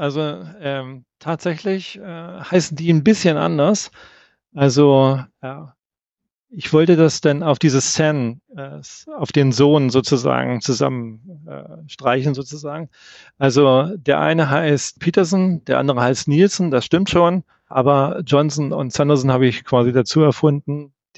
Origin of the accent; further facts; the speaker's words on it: East Germany, Germany; Ich bin ja im Osten der Republik aufgewachsen und da war das mit Westschallplatten zu dem Zeitpunkt noch nicht so doll.